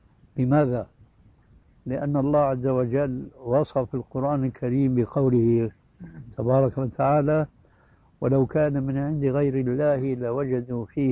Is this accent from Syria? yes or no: yes; Syria; كما يقول العامة عندنا في سوريا خير الذقون إشارة تكون